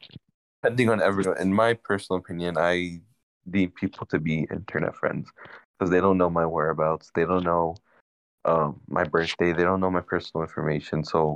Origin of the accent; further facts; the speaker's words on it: Maryland, United States; I'm from Maryland.